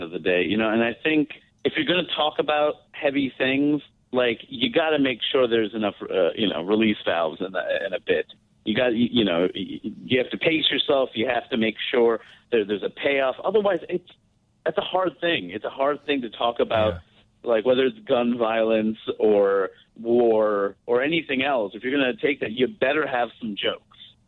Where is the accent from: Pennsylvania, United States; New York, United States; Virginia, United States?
New York, United States; Queens; We're kids from Queens. We traveled an hour 45 to get to the Village.